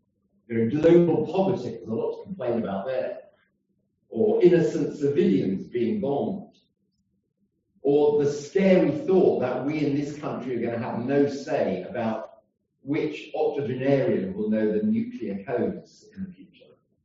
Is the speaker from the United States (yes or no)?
no; United Kingdom; because we're British